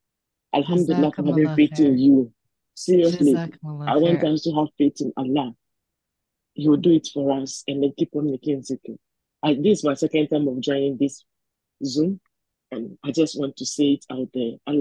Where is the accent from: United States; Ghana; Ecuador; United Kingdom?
Ghana; moved away as an adult; now in Canada; I'm actually from Ghana, now living in Canada.